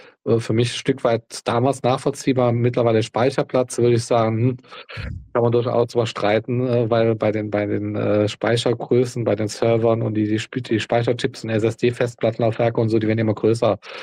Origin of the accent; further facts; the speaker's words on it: Eifel, Germany; Ich kannte hier bei uns im Ort, in der Eifel, wo ich aufgewachsen bin, gab es einen Fußballverein.